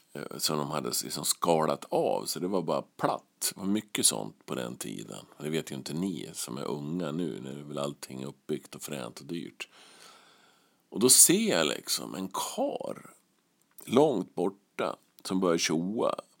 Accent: Västerås, Västmanland County, Sweden; Jag är från Västerås.

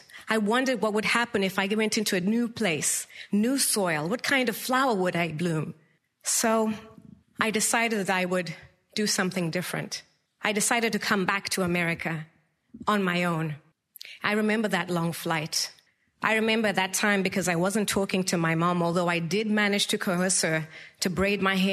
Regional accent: Zimbabwe; now in United States; I am a seed. I am an immigrant. I am Zimbabwean. I am American.

